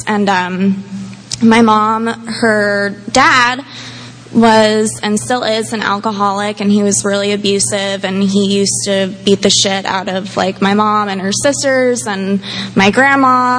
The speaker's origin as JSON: {"language": "English", "region": "New Jersey", "country": "United States", "tie": "born there", "said": "So I was born in New Jersey, and my parents are just, like, the most amazing, wonderful people in the world."}